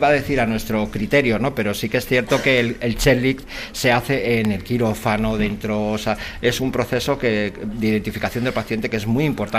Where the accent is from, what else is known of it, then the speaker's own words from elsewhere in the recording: Ávila, Castile and León, Spain; natural de Ávila, soy su celador.